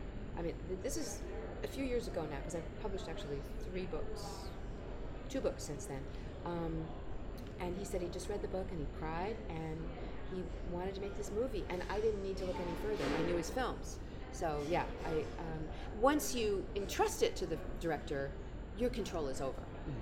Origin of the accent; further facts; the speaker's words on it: New Hampshire, United States; I come from New Hampshire. And I have a feeling probably people here feel about Kansas City the way I feel about where I come from. I love my state